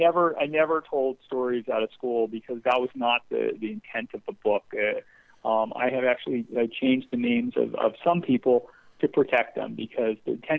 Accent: Hollywood, California, United States; I have a lot of really funny stories about growing up in Hollywood.

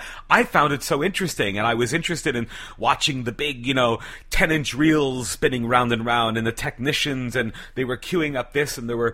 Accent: Montreal, Quebec, Canada; born there; I was born in Montreal. My dad emigrated to Canada in the late 1960s.

